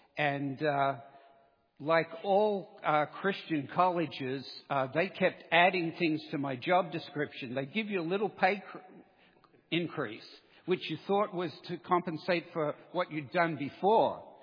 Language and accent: English; Australia; accent: Australian; moved away as an adult; If you're wondering where the accent's from, I'm an Australian by birth.